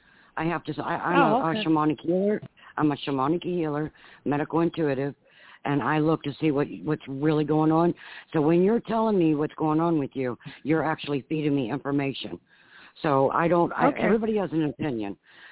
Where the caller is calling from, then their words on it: Virginia, United States; I'm calling from Virginia.